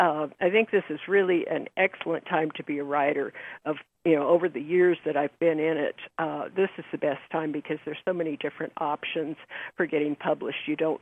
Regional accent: San Diego, California, United States; now in Montana, United States; Well, I was born in San Diego and lived there until 1988 and moved to Montana.

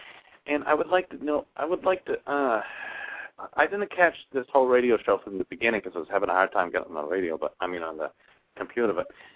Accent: Concord, Massachusetts, United States; I'm from Concord.

